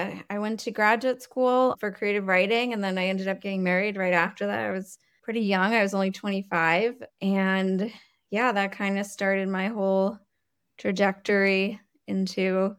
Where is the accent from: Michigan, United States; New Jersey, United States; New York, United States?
New Jersey, United States; Morristown; I grew up in New Jersey, which is not the first place you think of when you think military.